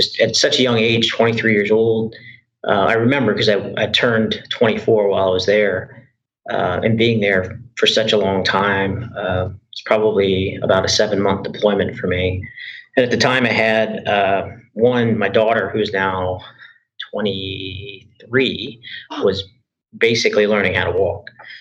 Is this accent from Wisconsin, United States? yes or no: no; Lafayette, Louisiana, United States; And, you know, so I was born here, Lafayette General, raised here, went through Lafayette public school system.